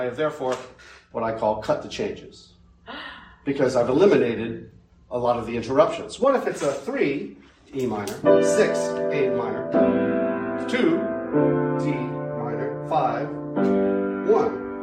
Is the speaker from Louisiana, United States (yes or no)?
yes; New Orleans, Louisiana, United States; Again, I'm from New Orleans